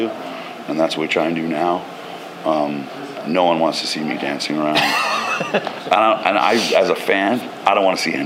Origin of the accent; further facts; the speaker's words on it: Sherkston, Ontario, Canada; And I'm from Sherkston, Ontario.